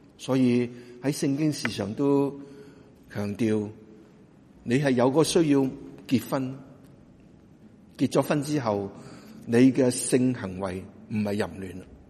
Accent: Guangdong, China; 所以我哋广东人话笨唔笨啲啊

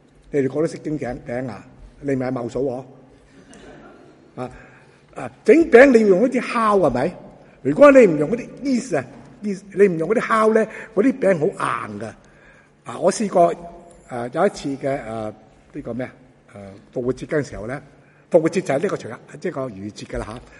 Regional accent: Shunde, Guangdong, China; 好似我哋顺德乡，我哋乡下顺德咁样啊，好多好富庶嘅一个地方

